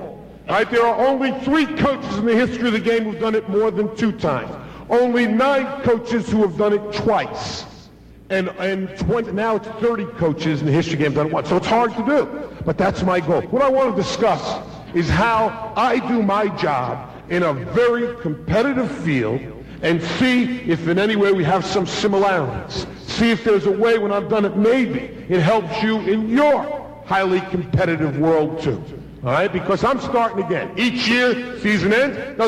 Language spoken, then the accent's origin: English; Queens, New York, United States; He's from Brooklyn, New York, and right, I'm from Queens. There's two city kids.